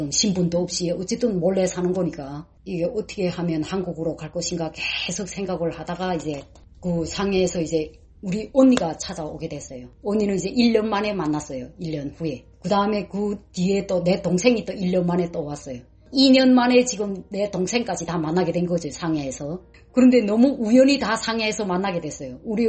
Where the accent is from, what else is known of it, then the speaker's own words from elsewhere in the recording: North Korea; now in China; 저희는 탈북자인데 우리는 부자매다.